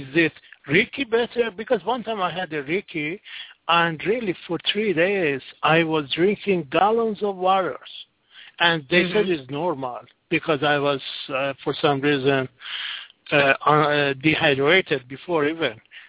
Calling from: United States; I'm calling from the United States.

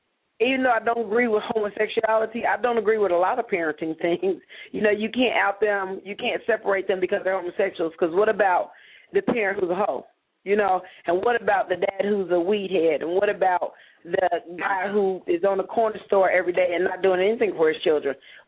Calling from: Georgia, United States; I'm calling from Georgia.

